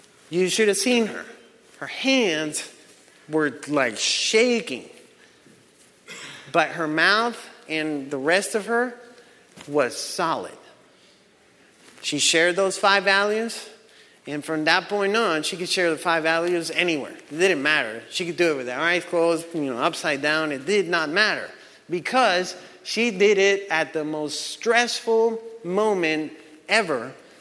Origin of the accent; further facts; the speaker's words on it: Colombia; English is a second language; now in Texas, United States; Remember, when I came from Colombia, I've only lived in Texas, so sorry.